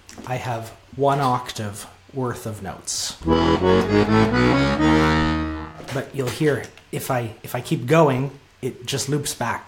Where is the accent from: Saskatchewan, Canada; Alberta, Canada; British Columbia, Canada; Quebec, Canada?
Alberta, Canada; Calgary; I grew up in Calgary, and there are lots of festivals around there.